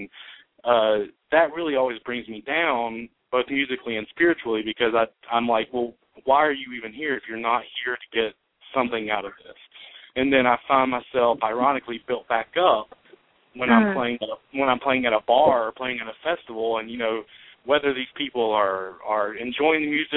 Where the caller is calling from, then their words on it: Sylva, North Carolina, United States; I'm calling from North Carolina in Silva, actually.